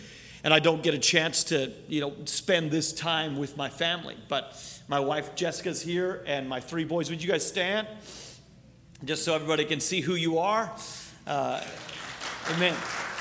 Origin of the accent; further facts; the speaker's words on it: Fort McMurray, Alberta, Canada; also born or lived in Newfoundland; now in United States; I was born and raised in Canada. I'm a U.S. citizen, thank God, today. But I was born on the east coast of Canada in an island called Newfoundland, and I was raised in Alberta, as far north